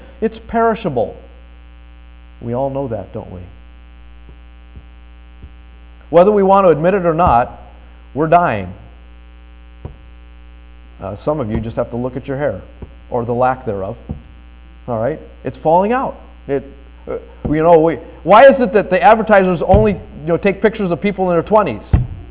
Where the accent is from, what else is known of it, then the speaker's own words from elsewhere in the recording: Colorado, United States; born there; Folks, I was born in the Colorado Rockies.